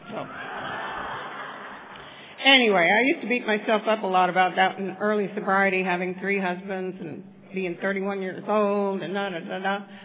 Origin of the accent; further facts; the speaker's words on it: Texas, United States; Born and raised in South Texas, got sober in San Diego, did a lot of partying in San Diego.